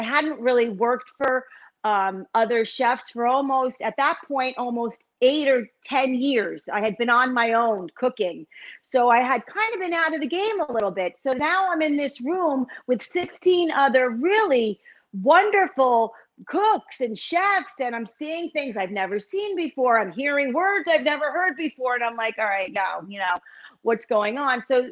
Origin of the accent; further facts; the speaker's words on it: New Jersey, United States; And you know, I was the Jersey girl. I was there, you know, my accent, this, that.